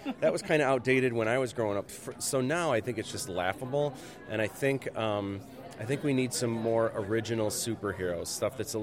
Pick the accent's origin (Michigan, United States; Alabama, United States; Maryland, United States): Michigan, United States; Sterling Heights; I am, yeah. I grew up in Sterling Heights, which is a little bit east of here, and right now I live in Macomb Township, which is a little bit more east of here.